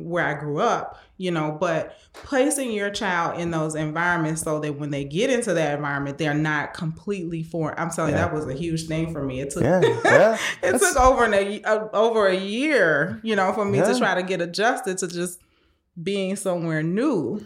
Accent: Chicago, Illinois, United States; I grew up in Chicago. So yeah. most of the schools that I've gone to have been all African American.

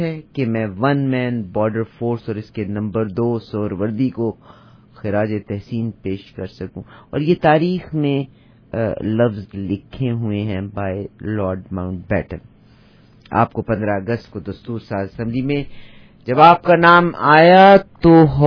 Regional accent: India; now in Canada; मुझे कहते जी एक्चुअली मैं इंडिया से हूँ।

